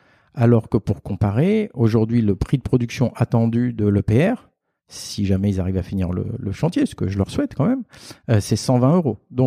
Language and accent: French; Aix-en-Provence, Provence-Alpes-Côte d'Azur, France; also born or lived in Belgium; Moi, je suis d'Aix-en-Provence. Et j'ai habité 6 ans en Belgique